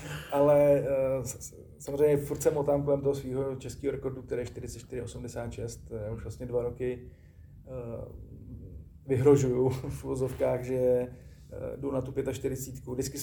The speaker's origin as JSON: {"language": "Czech", "region": "Prague", "country": "Czechia", "said": "Jsem Pražák."}